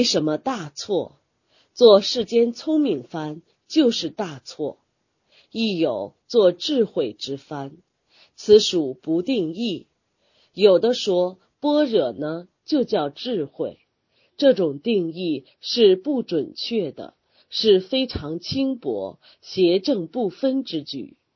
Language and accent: Chinese; Sichuan, China; 后几年住在我的家乡，在雾中山建立的庙宇